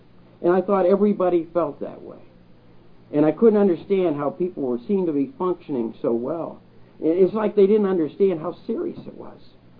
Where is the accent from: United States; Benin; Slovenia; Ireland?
Ireland